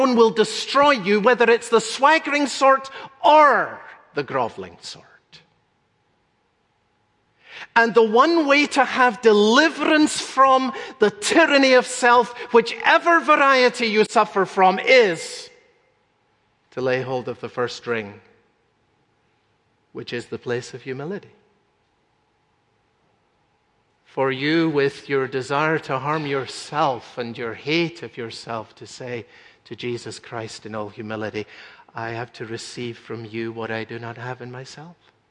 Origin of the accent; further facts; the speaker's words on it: Scotland, United Kingdom; When I was growing up in Scotland, we used to sing a song about the Bible